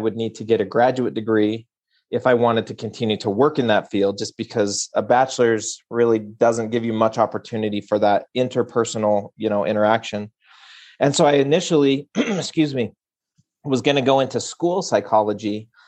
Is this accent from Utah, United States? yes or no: yes; Utah, United States; I grew up in Cache Valley, so tiny little farming community, milk cows growing up